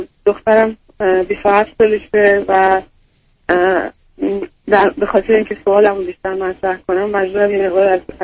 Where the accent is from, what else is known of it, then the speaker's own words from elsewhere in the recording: Iran; moved away as an adult; از ایران اومدم بیرون. البته قانونی اومدم بیرون.